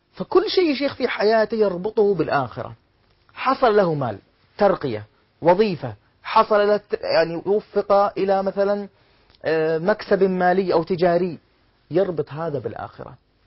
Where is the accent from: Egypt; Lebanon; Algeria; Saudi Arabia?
Saudi Arabia